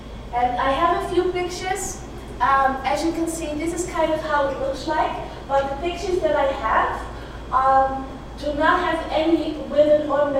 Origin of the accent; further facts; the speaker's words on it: Netherlands; accent: Dutch; English is a second language; it's such a blessing to be with you here today. I am Dutch, and I hope you will excuse my Dutch accent.